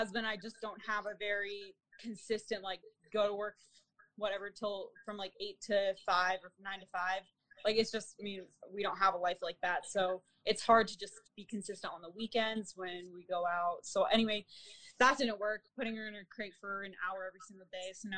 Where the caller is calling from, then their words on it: Utah, United States; I'm calling from Utah.